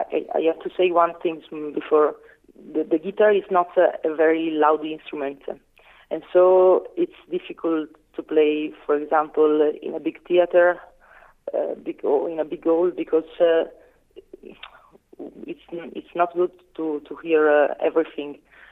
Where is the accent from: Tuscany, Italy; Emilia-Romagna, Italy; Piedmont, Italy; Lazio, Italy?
Piedmont, Italy; Novara; English is a second language; I came from Novara, and I was born in Novara.